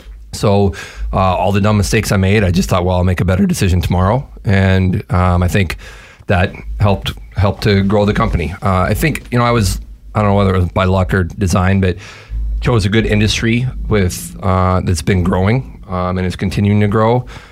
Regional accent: Minneapolis, Minnesota, United States; people say, oh, where are you from? I say Minneapolis. And they're not inevitably, but people aren't familiar with it. Their response is, oh my God, it's so cold there.

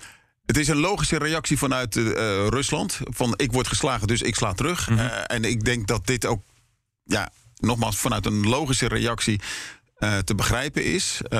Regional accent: South Holland, Netherlands; Het leuke is, ik kom uit het Westland.

